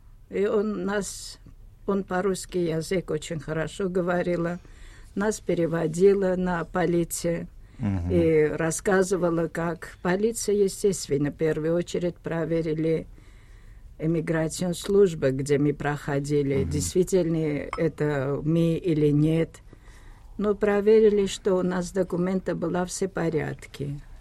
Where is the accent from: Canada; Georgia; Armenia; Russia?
Armenia; Это здесь уже не зависит ни от национальности. Она русский, я армянка. Она следующий день прилетела в Ереван и 3 билета обратно.